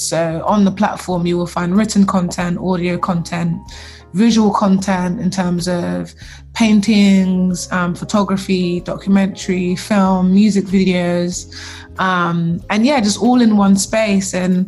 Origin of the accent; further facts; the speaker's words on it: Nigeria; I could really place myself in that story as a Black person, as a Nigerian person, and understand some of the dialectal tones, some of the colloquialisms, some of the like broken English